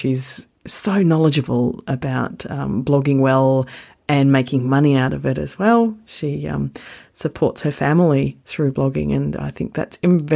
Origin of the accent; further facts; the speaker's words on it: Australia; Yeah, as an Australian